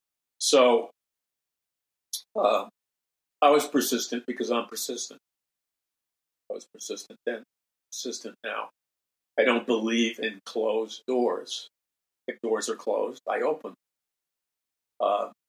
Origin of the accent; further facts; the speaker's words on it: New York City, New York, United States; I mean, growing up in New York City, you knew what the rules and unspoken rules were.